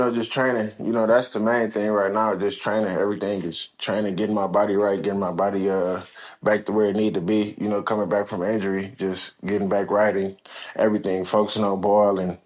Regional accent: Michigan, United States; He went to Michigan and, you know, I'm from Michigan.

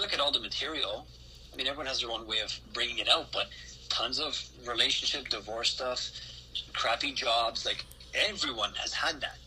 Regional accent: Canada; Growing up in Canada, you play a lot of hockey too.

